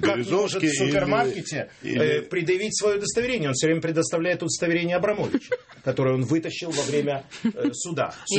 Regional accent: England, United Kingdom; first language English; Russian is a second language; поскольку я родился в Англии, вырос, и английский язык – это мой родной язык

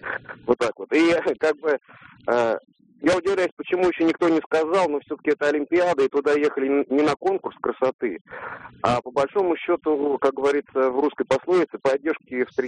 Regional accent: Moscow, Russia; я из Москвы.

